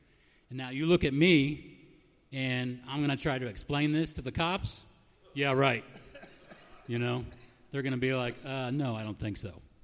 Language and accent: English; Raytown, Missouri, United States; moved away; also born or lived in New Jersey; Well, I was raised in Raytown. My mom got remarried. We moved to New Jersey.